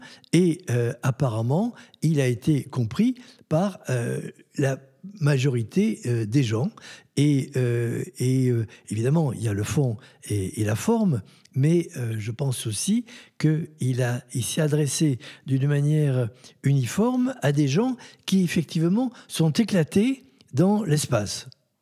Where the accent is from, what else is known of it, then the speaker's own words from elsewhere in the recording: France; also born or lived in United States; avoir fait des études aux États-Unis et donc avoir vécu en tant que petit Français un espace-temps qui est complètement différent du nôtre.